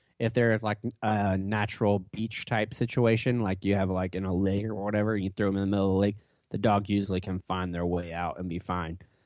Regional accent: Florida, United States; I'm a Florida guy, so it's nice to have a congressman on from my home state.

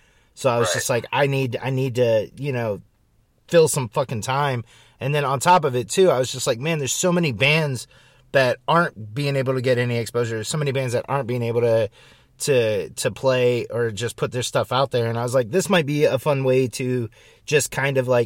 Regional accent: Akron, Ohio, United States; I grew up around Akron. And right. But I started going to shows when I was, like, 15, 16, up in Cleveland exclusively.

